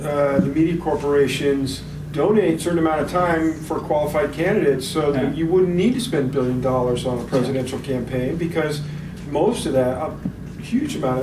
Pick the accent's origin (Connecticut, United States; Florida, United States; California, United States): California, United States; Monterey; I'm from Monterey, California.